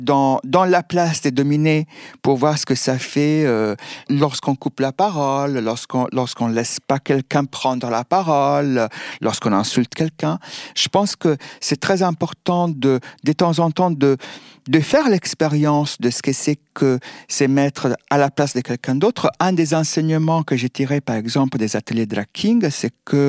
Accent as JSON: {"language": "French", "country": "Italy", "second_language": "French", "moved": "yes", "lives_now": "France", "said": "je viens d'Italie, je suis venue en France."}